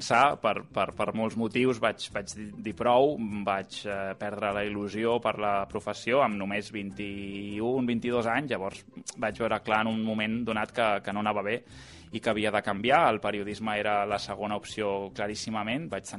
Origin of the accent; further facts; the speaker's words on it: Vilassar de Mar, Catalonia, Spain; now in Barcelona, Spain; tinc 33 anys, sóc de Vilassar de Mar, tot i que fa uns quants anys que visc a Barcelona.